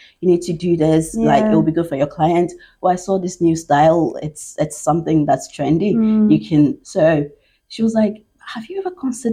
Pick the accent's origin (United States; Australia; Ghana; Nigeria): Ghana; moved away as an adult; now in Northern Ireland, United Kingdom; Yeah, so I grew up in Ghana, born and bred it, proudly Ghanaian. And I fell in love and relocated to the UK.